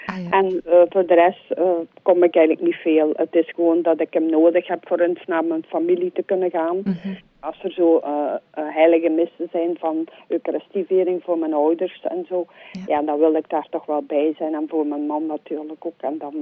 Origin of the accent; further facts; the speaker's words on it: Veldwezel, Flanders, Belgium; born there; now in Beverlo, Belgium; Nee, ik ben geboren in Veldwezel, te Lanaken. En mijn man was van Beverlo, dus ik ben naar hier getrokken.